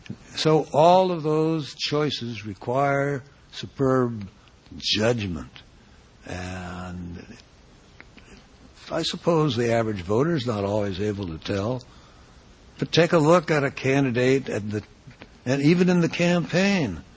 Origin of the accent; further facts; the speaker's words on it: Nebraska, United States; But I'm from Nebraska, and we have a Republican Senator, Chuck Hagel, who's a great internationalist. I'm from the Midwest